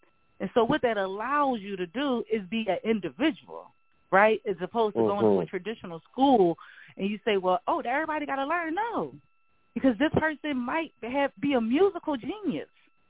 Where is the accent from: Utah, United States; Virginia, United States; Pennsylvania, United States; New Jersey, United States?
Pennsylvania, United States; Philadelphia; And so like I said, growing up, primarily all the schools when I was growing up in Philly are no longer open, George.